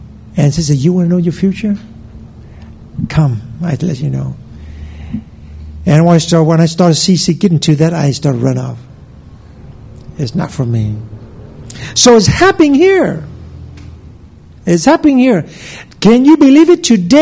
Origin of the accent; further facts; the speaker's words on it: Vietnam; English is a second language; moved away; Now, I don't know about you, but I come from Vietnam. I experience a lot of spiritualism.